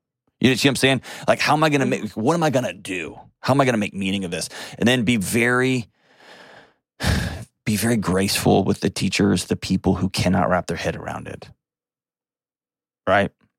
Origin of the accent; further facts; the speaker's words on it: Texas, United States; I'm also a Texan who has guns.